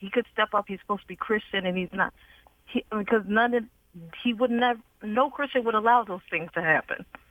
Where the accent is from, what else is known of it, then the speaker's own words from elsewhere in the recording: Illinois, United States; now in Arlington, United States; I will say I'm from Illinois, so I had my, you know, my sights on Tammy Duckworth.